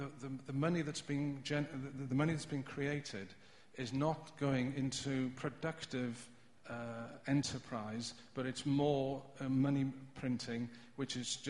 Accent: Wales, United Kingdom; I'm from Wales, actually.

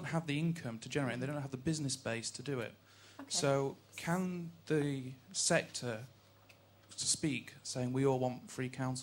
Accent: South East England, United Kingdom; I'm from Kent

